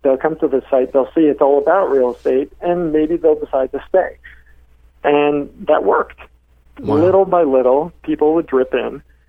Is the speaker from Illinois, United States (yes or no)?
no; New York, United States; I'm a New Yorker, man. We don't do well with flim flam and fast talkers.